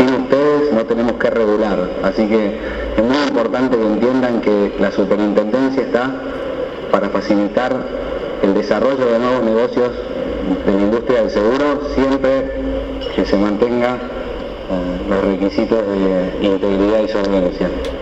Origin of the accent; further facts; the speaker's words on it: Argentina; porque logramos nosotros, como argentinos